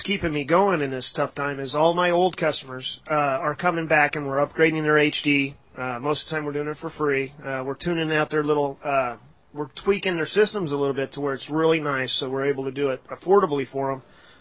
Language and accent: English; Redding, California, United States; I grew up in Reading, Enterprise High School graduate